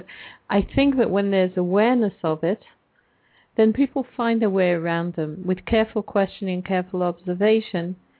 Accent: England, United Kingdom; I grew up in England, and there the culture, at least when I was growing up, was expressed by one, to my mind, questionable phrase.

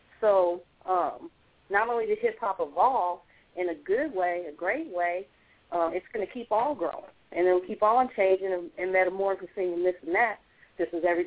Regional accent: Sacramento, California, United States; now in Los Angeles, United States; I'm from California. I'm currently in the Los Angeles area. I'm from Sacramento, though, and which is Northern California.

